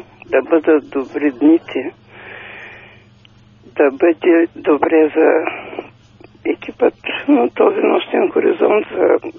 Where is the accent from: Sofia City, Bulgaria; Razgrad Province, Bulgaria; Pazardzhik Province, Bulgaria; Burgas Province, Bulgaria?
Burgas Province, Bulgaria; Preselka; съм от Преселка